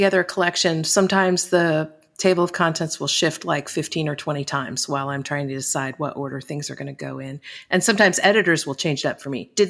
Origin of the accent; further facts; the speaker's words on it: California, United States; which as a Californian, I can't help it. I always notice when there's California in a book.